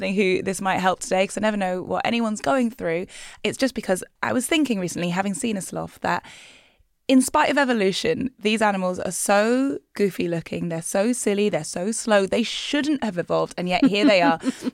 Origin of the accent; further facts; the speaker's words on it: North East England, United Kingdom; accent: Geordie; This is really bringing out my Geordie accent, which doesn't come out much apart from when I say cook and book.